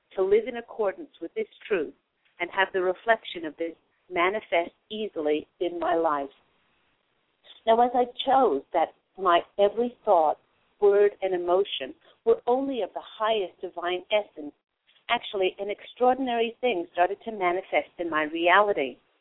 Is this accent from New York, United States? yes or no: yes; New York, United States; born there; New York, New York. That's where I was born.